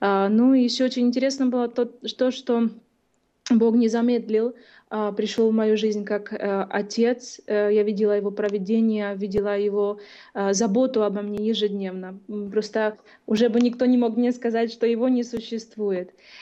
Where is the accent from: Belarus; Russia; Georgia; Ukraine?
Ukraine; Zaporizhzhia, Zaporizhzhia Oblast; moved away as an adult; now in United States; Я выросла в семье, которая не практиковала христианство. Родилась в Украине, в городе Запорожье, в очень простой семье. И произошло так в моей жизни, что в 18 лет я получила такую возможность, выиграла грин-карту, уехала в Соединенные Штаты.